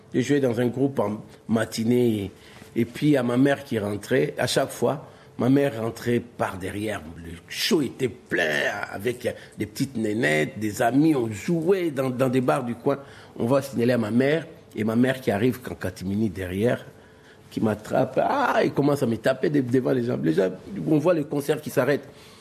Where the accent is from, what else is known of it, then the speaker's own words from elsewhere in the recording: Kinshasa, DR Congo; on a quitté Kinshasa, c'était une aventure, je suis resté une année. Et quand l'école, mes études étaient terminées, mon père fut un grand chanteur aussi, il voulait pas.